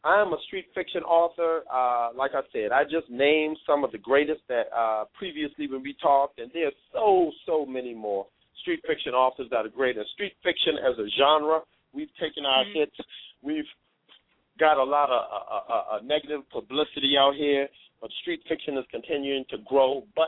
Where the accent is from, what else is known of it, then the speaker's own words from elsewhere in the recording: Sea Islands (Gullah/Geechee coast), United States; Because I'm from the Gullah Geechee Sea Islands, they will be infused with voodoo and root magic